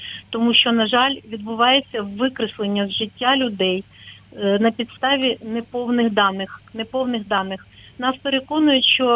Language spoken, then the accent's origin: Ukrainian; Kyiv, Ukraine